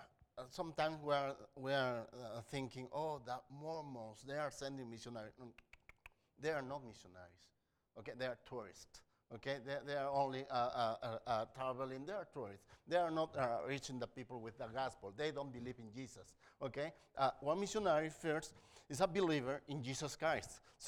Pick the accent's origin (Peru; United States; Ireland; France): Peru; now in Chile; We are missionaries in Chile. I'm from Peru.